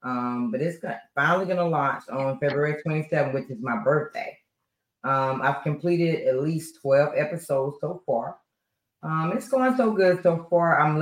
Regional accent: North Carolina, United States; And I'm from North Carolina.

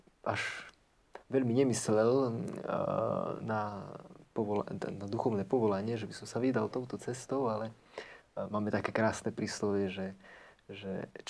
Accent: Jabloň, Prešov Region, Slovakia; Tak pochádzam z takej maličkej dedinky, volá sa Jabloň, ako ten strom. Je veľmi pekná a teda je to na východe Slovenska, pomerne ďaleko od Bratislavy. Pochádzam z veriacej rodiny, katolíckej, praktizujúcej.

